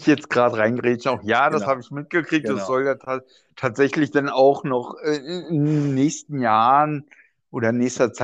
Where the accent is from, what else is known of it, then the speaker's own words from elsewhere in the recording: East Germany, Germany; Ja, aber ich komme ja selber auch aus der DDR.